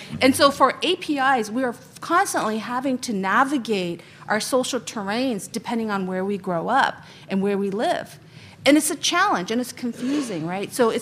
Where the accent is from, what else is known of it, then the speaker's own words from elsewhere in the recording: San Francisco, California, United States; English is a second language; I grew up in San Francisco. I'm an immigrant. I'm a 1.5 generation. I immigrated when I was 6 years old. I didn't speak a lick of English.